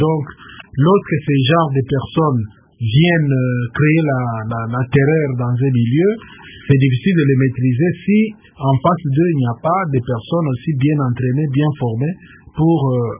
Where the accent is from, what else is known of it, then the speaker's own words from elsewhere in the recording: DR Congo; chez nous en RDC